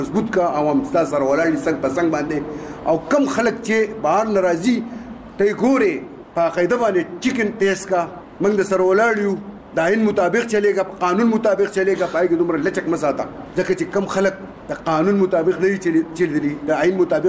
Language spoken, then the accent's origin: Pashto; Swat, Khyber Pakhtunkhwa, Pakistan; مونږ چې څومره د سوات اوسیدونکو خلک یو